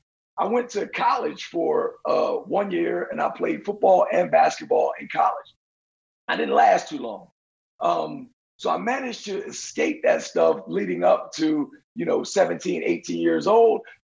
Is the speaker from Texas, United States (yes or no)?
no; New Jersey, United States; So, you know, I was a regular kid growing up in New Jersey, doing regular things.